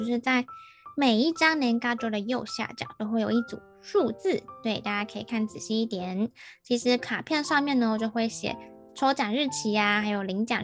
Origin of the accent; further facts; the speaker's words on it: Taiwan; 因为我是台湾人嘛